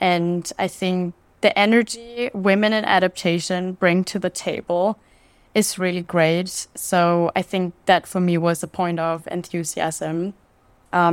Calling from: Belém, Pará, Brazil; And I'm calling in from Belém in Brazil. Actually, it's, I think, pronounced Belém. You don't really pronounce the M.

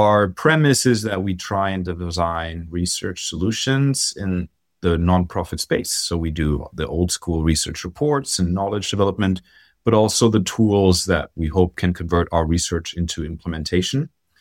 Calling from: Berlin, Germany; I'm calling from Berlin.

